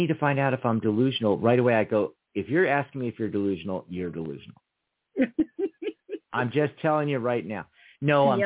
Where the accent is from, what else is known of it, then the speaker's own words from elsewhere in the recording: Pennsylvania, United States; born there; Hey, that's my old stomping grounds. I was born in Pennsylvania.